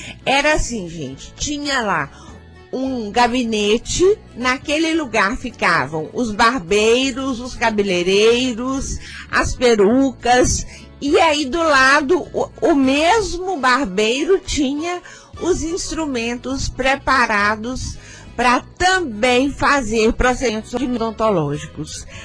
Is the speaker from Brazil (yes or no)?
yes; Brazil; nós seguimos, porque nós somos brasileiros